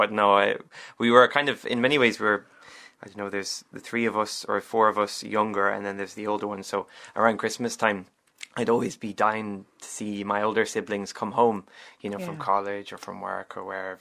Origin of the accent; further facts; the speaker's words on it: Clifton, Connacht, Ireland; also born or lived in Bray; So I'm from Bray in County Wicklow. I grew up in Clifton, County Galway, and our family are settled and living in County Donegal in Stranorlar.